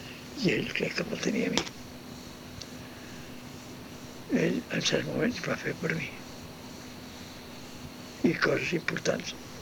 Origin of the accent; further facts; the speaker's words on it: Catalonia, Spain; now in Mexico; I aquí, coi, els catalans pues, no són feliços, si ens poden anar de baixa d'una cosa o altra.